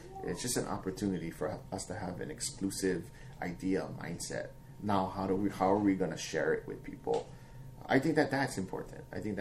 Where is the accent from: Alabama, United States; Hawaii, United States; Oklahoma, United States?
Hawaii, United States; wait, I'm Hawaiian. I'm in this space.